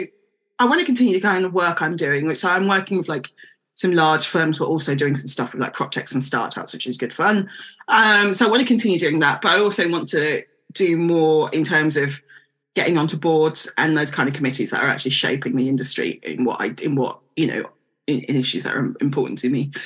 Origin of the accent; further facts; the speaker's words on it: Newham, London, United Kingdom; I grew up in Newham